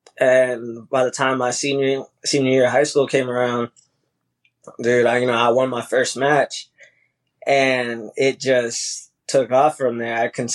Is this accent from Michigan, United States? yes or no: no; Massillon, Ohio, United States; So I'm from Massillon, Ohio. And, I got family in Canton, Massillon, that whole Stark County area.